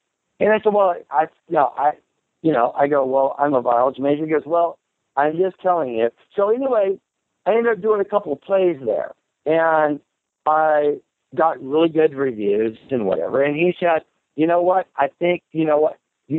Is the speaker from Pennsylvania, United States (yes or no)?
no; Colorado, United States; you know, Midwestern. I'm from Colorado, you know.